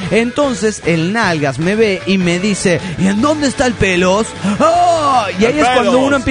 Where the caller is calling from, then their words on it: Granbull, Georgia, United States; de Granbull, Georgia, Estados Unidos de Norteamérica.